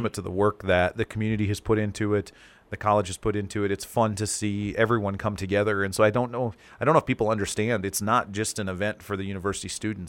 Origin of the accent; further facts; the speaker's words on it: Jamestown, United States; I grew up in Jamestown, and it was Main Street was packed, and it was a lot of fun. We moved back 2 years ago